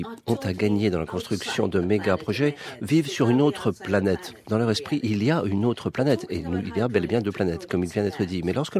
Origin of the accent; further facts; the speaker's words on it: the Himalaya, India; sachez que moi je viens du centre de l'Himalaya.